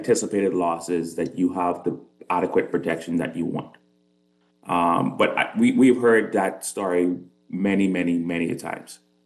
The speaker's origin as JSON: {"language": "English", "region": "Grand Bahama", "country": "Bahamas", "said": "I'm originally from Grand Bahama."}